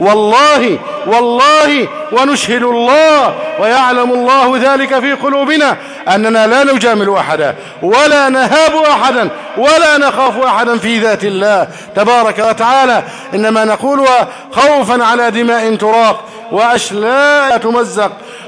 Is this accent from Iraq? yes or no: no; Egypt; احفظ بلدنا مصر أمنا أمانا